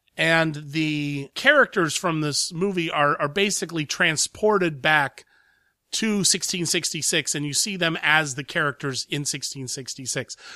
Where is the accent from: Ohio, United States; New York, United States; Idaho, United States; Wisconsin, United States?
Ohio, United States; Columbus; I'm from Columbus, Ohio.